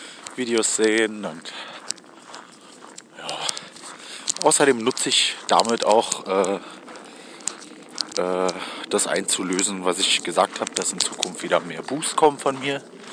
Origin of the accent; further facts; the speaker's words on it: Berlin, Germany; Eine Minute noch. Als Berliner.